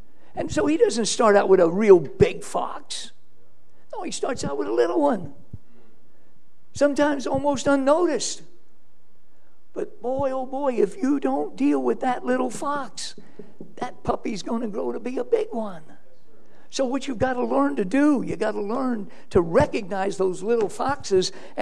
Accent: Florida, United States; I was a Florida boy. I grew up in Florida. I knew what the weather was.

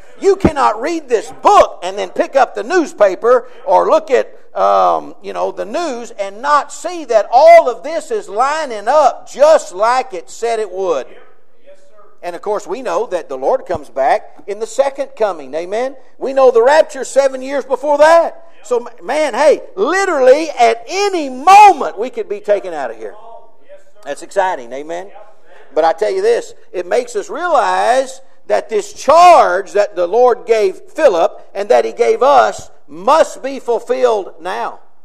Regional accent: Texas, United States; Now, I'm from Texas, and I can understand this.

